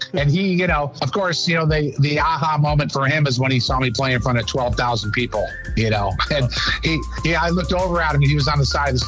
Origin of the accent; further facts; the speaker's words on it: Buffalo, New York, United States; moved away as an adult; now in Fort Myers, United States; And then I moved to from Buffalo. That's where I'm from. I moved from Buffalo to Fort Myers the day after I graduated high school to help my parents open a business.